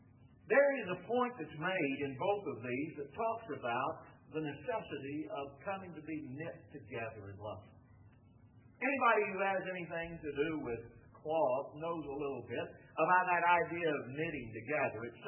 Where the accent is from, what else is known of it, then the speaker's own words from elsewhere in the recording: Tampa, Florida, United States; moved away; From Tampa, thankful for your presence. That's my hometown. Even after I moved away from there, it still will be. I left in 1965, but there's something about where you grew up.